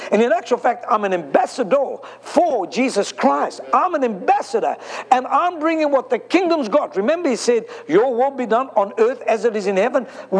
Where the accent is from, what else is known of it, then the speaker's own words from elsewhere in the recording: South Africa; I'm from South Africa. In South Africa, like it is in Jamaica and many other places, Haiti and that, they were all under the controlling government of England at that time.